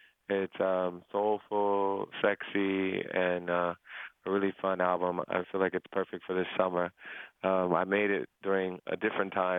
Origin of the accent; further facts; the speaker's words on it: Ohio, United States; Oh, yeah, my hometown in Ohio.